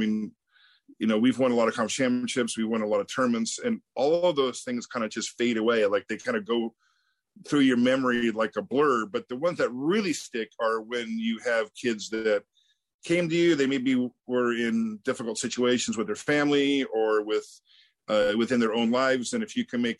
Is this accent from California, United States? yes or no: yes; Sacramento, California, United States; hey, I'm from Sacramento and I didn't go to Sacramento State.